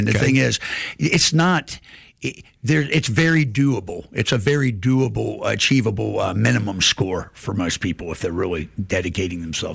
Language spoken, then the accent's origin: English; United States; We're American.